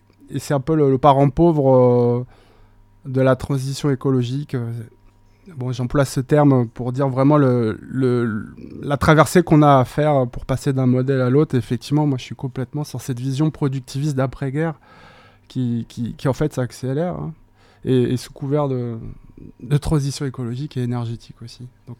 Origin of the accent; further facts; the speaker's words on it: Paris, Île-de-France, France; je suis parisien, hein, il y a un peu de forêt à Paris, hein. Et du coup, je suis remonté à Paris l'année dernière